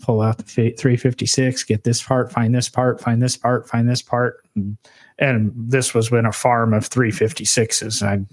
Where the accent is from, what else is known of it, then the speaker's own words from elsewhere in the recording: Peoria, Illinois, United States; And of course, I grew up in Peoria, Illinois